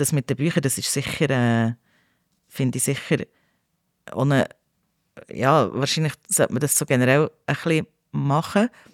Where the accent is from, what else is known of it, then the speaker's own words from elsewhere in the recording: Ticino, Switzerland; Also bei uns im Tessin hat es ja Esel.